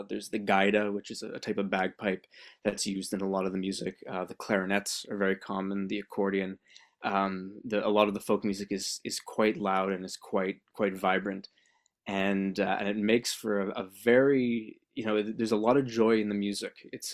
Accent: Toronto, Ontario, Canada; also born or lived in Montreal, Canada; I grew up in Toronto, but Montreal was wonderful.

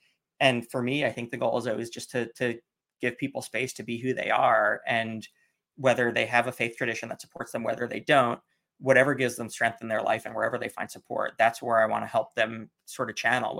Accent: New York, United States; I grew up in New York and would see them on holidays and we'd talk a lot

